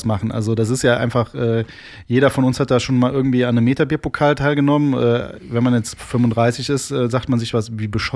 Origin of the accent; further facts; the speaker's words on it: Bruchhausen, Germany; also ich bin aus Bruchhausen